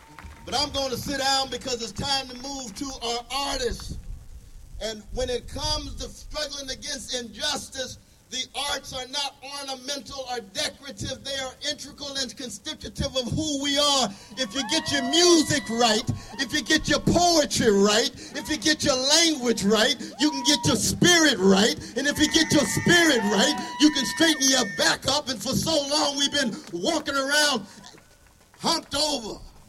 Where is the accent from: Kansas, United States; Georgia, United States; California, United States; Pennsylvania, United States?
California, United States; even though I'm from California, I'm a West Coast brother